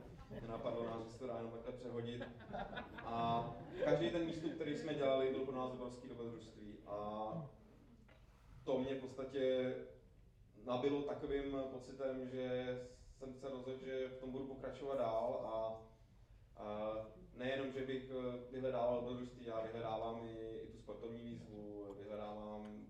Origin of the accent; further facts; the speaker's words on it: Ústí nad Labem, Ústí nad Labem Region, Czechia; já se pocházím z Ústí nad Labem, kde žiju